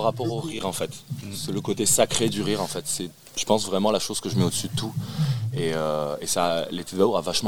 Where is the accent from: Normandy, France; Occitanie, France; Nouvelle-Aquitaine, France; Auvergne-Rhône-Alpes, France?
Occitanie, France; Toulouse; born there; Non, pas du tout, je suis né à Toulouse, ouais.